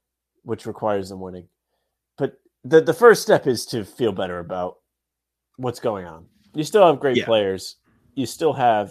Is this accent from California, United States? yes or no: no; Rhode Island, United States; you know, I'm from Rhode Island. He's from Rhode Island.